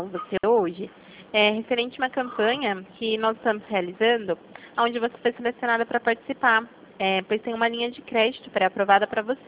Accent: Jundiaí, São Paulo, Brazil; Eu sou aqui de Jundiaí

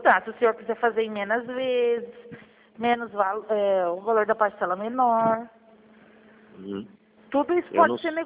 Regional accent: Araçatuba, São Paulo, Brazil; Sou de Araçatuba

